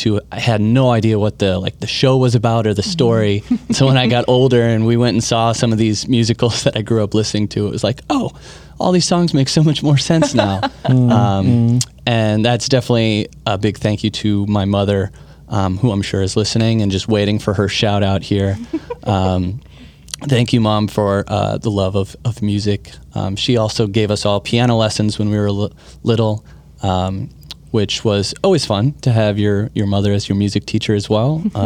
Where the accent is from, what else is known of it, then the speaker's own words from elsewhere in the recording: Ham Lake, Minnesota, United States; also born or lived in Lino Lakes; Yeah, I was born here just north of the cities in Lionel Lakes, Minnesota. We moved to Ham Lake a couple years ago. And I grew up very involved in the parish of St. Paul's, Church of St. Paul's in Ham Lake.